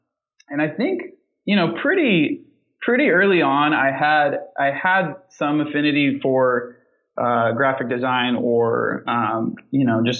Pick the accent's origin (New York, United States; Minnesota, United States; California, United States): California, United States; Palos Verdes; I grew up just south of LA, actually, in LA County, but not LA City. A little place called Palos Verdes, which is beautiful coastal little beach town.